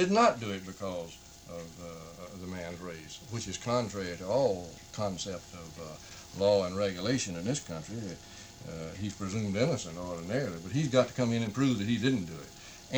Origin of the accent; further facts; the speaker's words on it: South Carolina, United States; I do not believe in discriminating against anyone, though I am from South Carolina. A lot of people would say, oh, well, you're just a rabid Southerner and a right-winger.